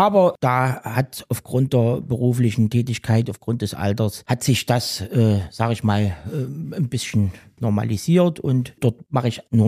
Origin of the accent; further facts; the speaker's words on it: Gera, Thuringia, Germany; Also, ich bin 1981 in Gera geboren und bis heute auch wohnhaft in Gera. Ja, eine wunderschöne Kindheit, sage ich mal, in Gera verbracht zu DDR-Zeiten